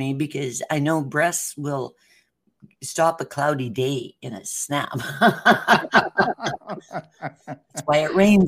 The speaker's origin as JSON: {"language": "English", "country": "Canada", "said": "I'm Canadian and I'm going, who's watching?"}